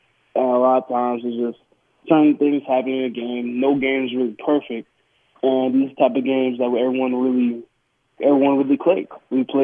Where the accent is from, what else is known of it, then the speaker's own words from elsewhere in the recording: Virginia, United States; Oh, of course. I was born and raised in Virginia, so I'm used to the snow.